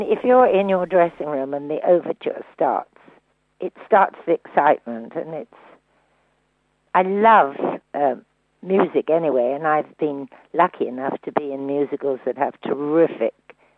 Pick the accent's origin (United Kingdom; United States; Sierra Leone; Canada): United Kingdom; Plaistow, London; born there; my mother and father were, I suppose, tantamount to Cockneys, because I was born in Plaistow in the East End of London